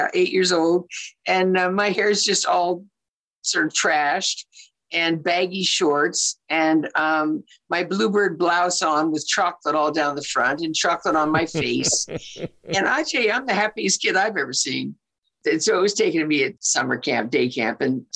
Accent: Los Angeles, California, United States; And you know Los Angeles. I'm from Hancock Park. And in that day and age, I lived in my grandmother's house.

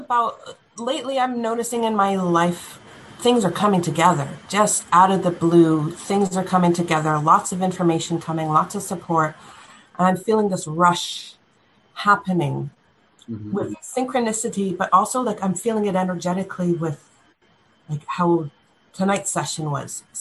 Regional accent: Canada; as a Black woman. Uh-huh. And it's very hard to live in a body like this in these times. I'm Canadian

